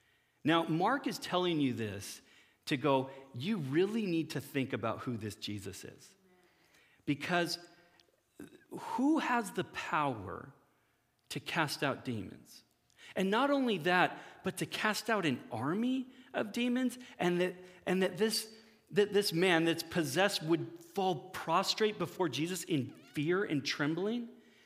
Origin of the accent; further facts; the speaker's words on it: Canada; Well, we are Canadian, so it does seem to kind of fit that ethos.